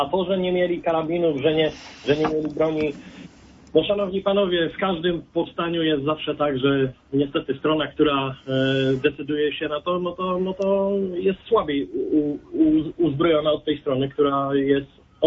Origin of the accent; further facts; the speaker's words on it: Greater Poland Voivodeship, Poland; Tak samo było u nas w Wielkopolsce, jak było powstanie wielkopolskie.